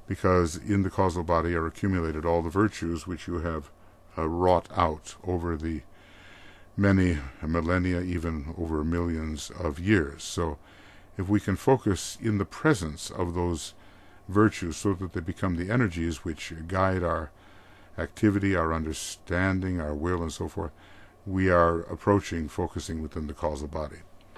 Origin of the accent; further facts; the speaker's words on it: Fargo, North Dakota, United States; it was so popular in my hometown, which was Fargo, North Dakota at that time